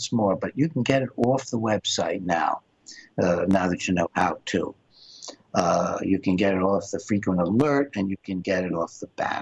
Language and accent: English; Alabama, United States; That's how I was raised in Alabama.